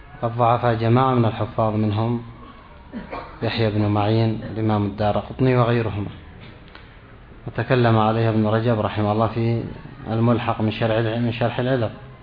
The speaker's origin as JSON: {"language": "Arabic", "country": "Yemen", "said": "مضغ شجرة القات عندنا في اليمن"}